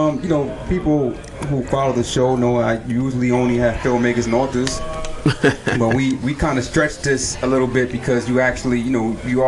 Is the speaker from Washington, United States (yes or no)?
no; East Flatbush, New York, United States; Tell me, I'm from East Flatbush. You tell me about Flatbush.